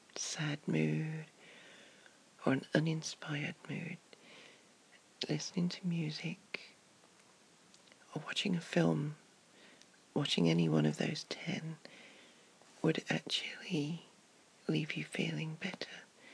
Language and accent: English; United Kingdom; I think we're good at those as British.